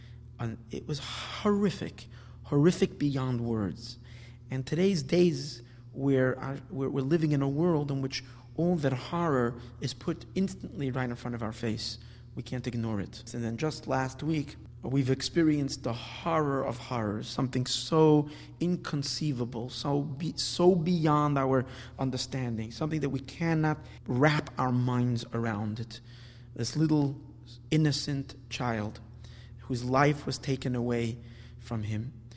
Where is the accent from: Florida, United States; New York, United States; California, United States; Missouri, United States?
New York, United States; Brooklyn; I grew up in Borough Park